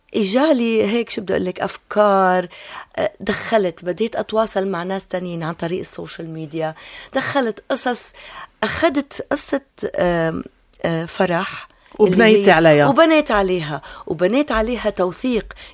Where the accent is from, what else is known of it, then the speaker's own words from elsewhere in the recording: Palestine; يعني أنا كفلسطينية طبعا مسألة الوطن، قضايا الوطن هي الأساس